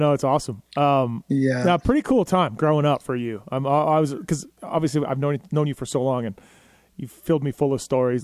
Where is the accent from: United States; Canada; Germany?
Canada; Pretty like as a kid, I grew up in Canada, right?